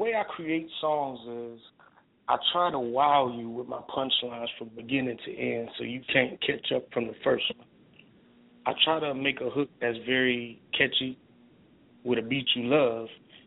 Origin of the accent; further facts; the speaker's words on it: Baltimore, Maryland, United States; Basically … straight from Baltimore, Maryland. I was born in Baltimore. My father's side is from Baltimore. My mother's side is from Birmingham, Alabama. So, yeah, I grew up basically in between the North and the South.